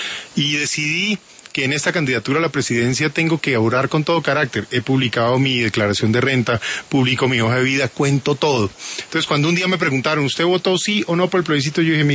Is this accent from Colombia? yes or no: yes; Colombia; a mí y a muchos colombianos